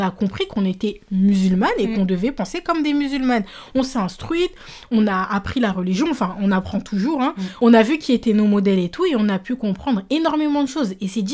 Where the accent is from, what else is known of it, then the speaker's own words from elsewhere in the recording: France; nous sommes nés en France, nous avons grandi en France, on a été éduqués en France, on a fait nos études en France, on travaille en France